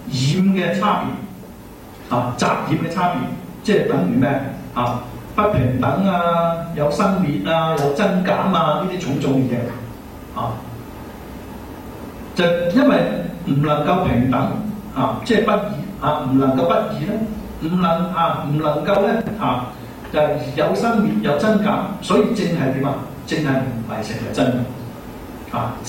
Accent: China; 但係我哋中國人咧就先講有，就先講無。

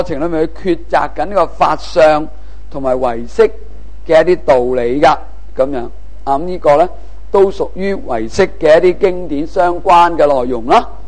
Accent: China; 咁喺我哋中国人里面嚟讲都有呢本物严经嘅

